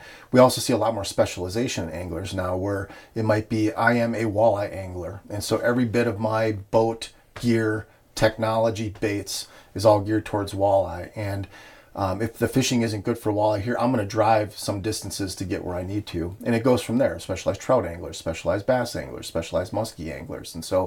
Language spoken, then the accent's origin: English; Stevens Point, Wisconsin, United States; I grew up in Stevens Point.